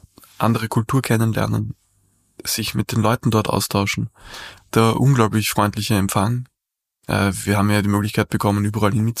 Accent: Vienna, Austria; ist man als Wiener nicht so gewöhnt.

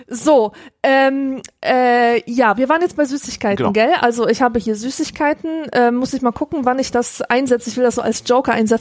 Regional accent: Grevenbroich, North Rhine-Westphalia, Germany; da sieht's ja aus, in dieser Stadt, exakt wie in Grevenbroich, wo ich aufgewachsen bin.

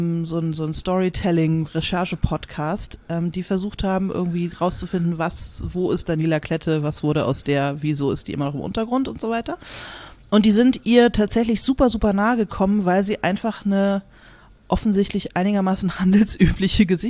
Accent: Berlin, Germany; bei mir in meiner Heimatstadt Berlin

